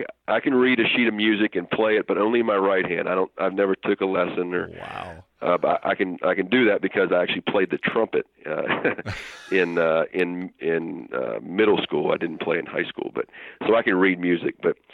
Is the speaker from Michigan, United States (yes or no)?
no; Hagerstown, Maryland, United States; I started working for my hometown paper in Hagerstown, Maryland